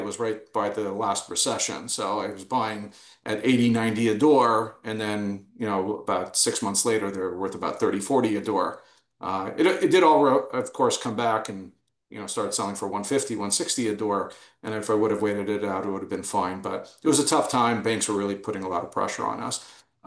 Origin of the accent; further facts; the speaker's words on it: Toronto, Ontario, Canada; also born or lived in Queens; now in United States; I grew up in Toronto. I developed a lot of my morals from there and from my father in particular. Came to the United States, got married here, lived in Queens for a while